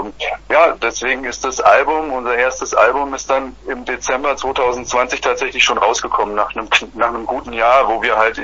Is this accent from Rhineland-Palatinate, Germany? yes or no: no; Frankfurt, Hesse, Germany; Ich selbst bin aus Frankfurt